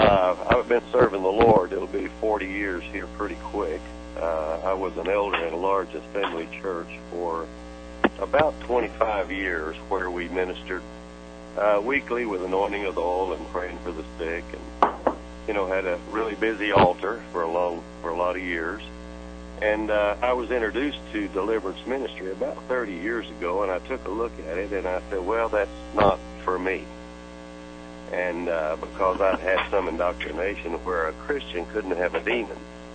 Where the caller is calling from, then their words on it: Oklahoma City, Oklahoma, United States; I'm calling from Oklahoma City, Oklahoma.